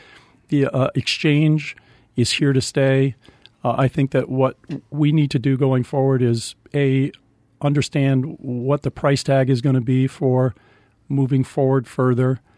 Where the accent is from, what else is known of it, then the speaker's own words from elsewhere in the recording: Vermont, United States; I got that from my grandparents, from my parents, from growing up in Vermont.